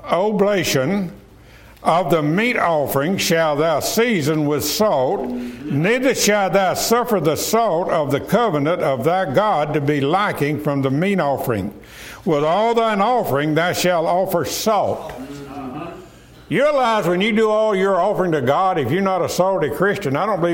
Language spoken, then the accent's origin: English; Mississippi, United States; And that's the way I was raised down in South Mississippi.